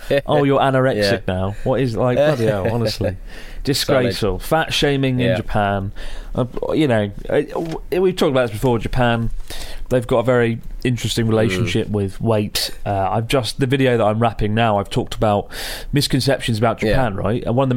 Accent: Sweden; I'm from Sweden. My brother and I, two short, chunky dudes from Sweden, went on a proper bender in Tokyo in July

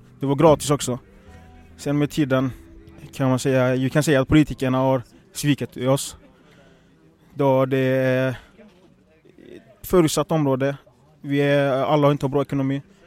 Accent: Gothenburg, Västra Götaland County, Sweden; Jag född och uppvuxen i Biskopsgården.

